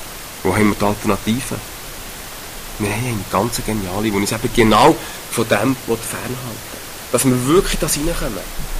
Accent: Switzerland; Völlig entgegen dem gehen, wo wir als Schweizer in unseren stummen Götzen.

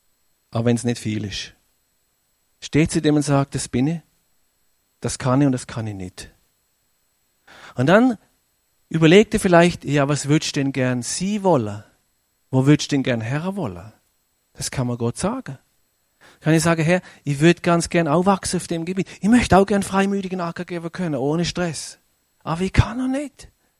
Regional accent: Germany; Und ich komme aus Deutschland, oder?

